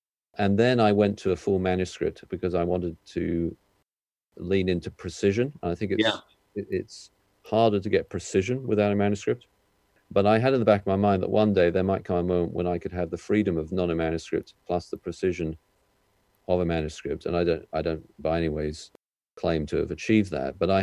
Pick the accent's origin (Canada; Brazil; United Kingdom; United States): United Kingdom; obviously I'm British